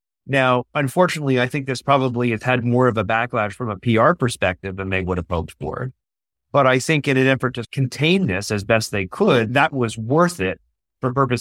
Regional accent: Canada; And I will also add, as a Canadian citizen, that Air Canada is frequently vilified

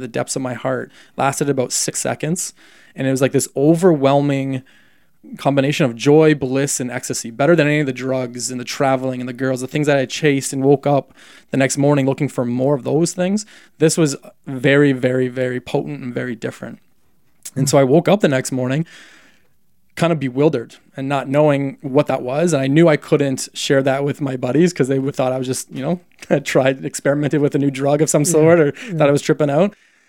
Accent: Canada; I'm also Canadian

